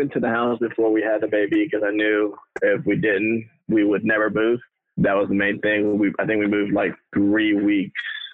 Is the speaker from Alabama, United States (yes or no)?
no; Houston, Texas, United States; I am from Houston, Texas. Nice, born man. And raised.